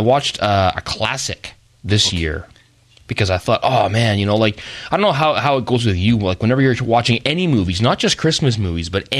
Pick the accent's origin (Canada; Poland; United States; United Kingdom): Canada; my wife grew up in Germany, I grew up in Canada